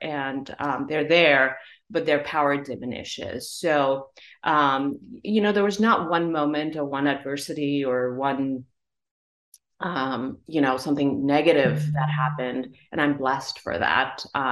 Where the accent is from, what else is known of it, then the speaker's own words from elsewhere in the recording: India; growing up in India, you know, I didn't even know that I was a couple years younger than all of my friends